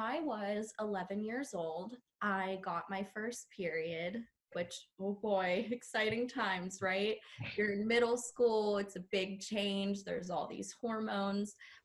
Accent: Pittsburgh, Pennsylvania, United States; I'm from Pittsburgh, Pennsylvania. I'm 24 years old and a registered nurse

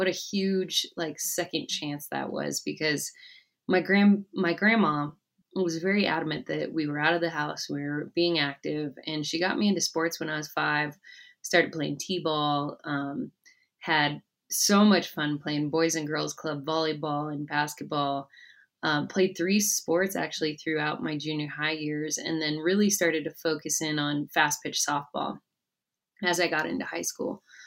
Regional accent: New Mexico, United States; So I'm from Northern New Mexico

